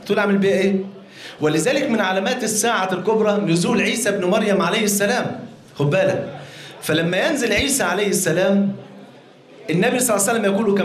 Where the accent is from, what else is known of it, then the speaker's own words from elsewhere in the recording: Egypt; بقى مش تعرف المش عندنا في مصر فرض عين